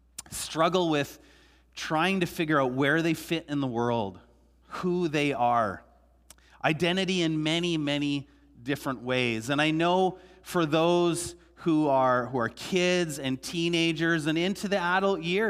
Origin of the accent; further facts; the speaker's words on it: Vancouver, British Columbia, Canada; growing up in Vancouver and the school system there, oftentimes the teachers and other classmates would mock you for having that belief